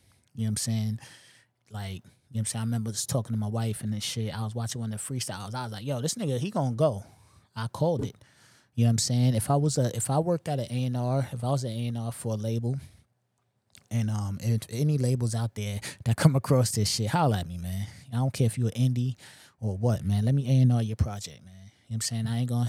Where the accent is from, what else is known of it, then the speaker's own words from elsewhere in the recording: New York, United States; being that I'm a New Yorker, I got to edge it to New York